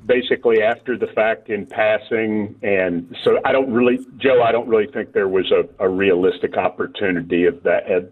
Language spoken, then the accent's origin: English; Franklin, United States; I'm from Franklin. I grew up – we moved to Franklin when I was 10, before Franklin was really Franklin.